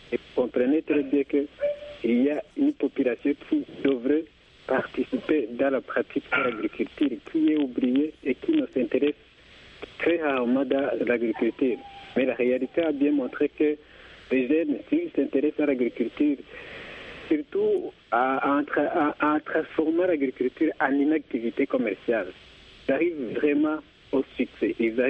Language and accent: French; Burundi; Chez nous, au Burundi, l'agriculture, c'est une agriculture vivrière